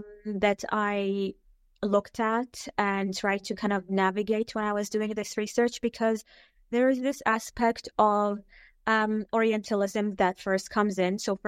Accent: Dubai, United Arab Emirates; I am from Dubai

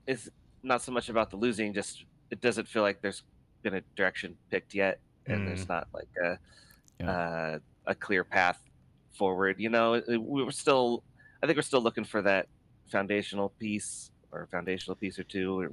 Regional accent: Portland, Oregon, United States; You know, growing up in Portland, that was my team.

